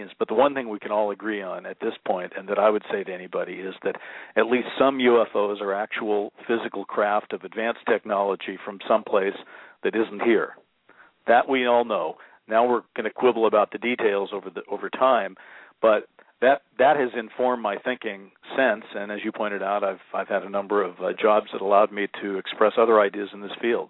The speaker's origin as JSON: {"language": "English", "region": "Oregon", "country": "United States", "tie": "born or raised there", "said": "I first I'm from Oregon. I came to Oregon in 1950. I was raised, well, I didn't come in 50. I wasn't alive then, but my parents did. And I was raised about 30 miles from McMinnville"}